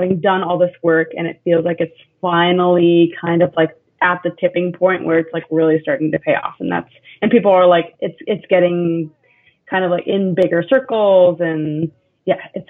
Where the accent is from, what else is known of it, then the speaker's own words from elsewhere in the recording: New York City, New York, United States; So I grew up in New York City, actually, you know, white, liberal, you know, relatively well-off family.